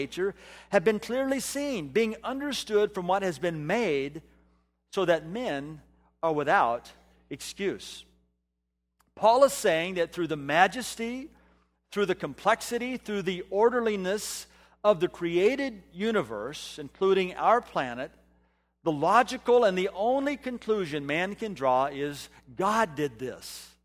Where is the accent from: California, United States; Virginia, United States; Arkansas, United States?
California, United States; I came from California where you didn't have to do that, and I didn't know.